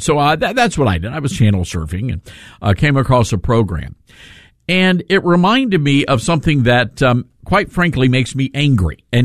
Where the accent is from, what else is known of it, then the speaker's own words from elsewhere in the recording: the South, United States; And I don't know if it's because I'm a Southerner and I grew up in the age after the Civil Rights Movement and got to see it firsthand.